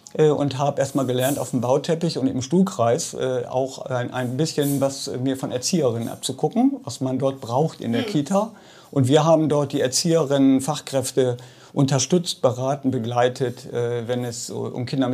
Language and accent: German; Leer, Lower Saxony, Germany; Habe ein bisschen unter dem Hermannsdenkmal gelebt. Und dann habe ich aber den größten Teil meiner Jugendzeit in Ostfriesland verbracht. Ah, in Leer-Ostfriesland. Das ist auch eigentlich gefühlt meine Heimat.